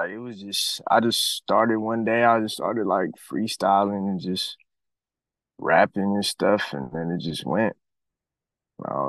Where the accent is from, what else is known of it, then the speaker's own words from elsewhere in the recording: Long Beach, California, United States; Right now, I'm from Long Beach, just doing the music thing.